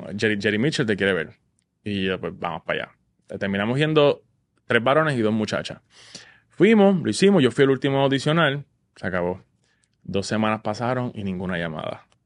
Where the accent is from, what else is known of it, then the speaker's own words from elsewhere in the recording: Vega Baja, Puerto Rico; yo soy de Vega Baja, yo vine de Vega Baja a San Juan